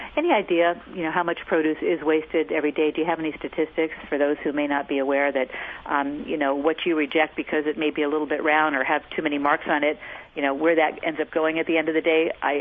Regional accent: California, United States; But as a Californian, seeing this, you know, for the first time close up

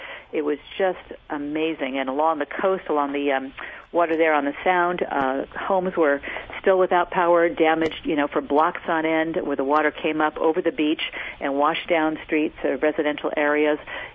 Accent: California, United States; But as a Californian, seeing this, you know, for the first time close up

